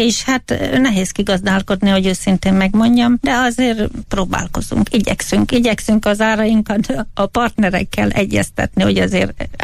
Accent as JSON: {"language": "Hungarian", "country": "Hungary", "said": "mikor elmondjuk, hogy Európából vagyok és magari"}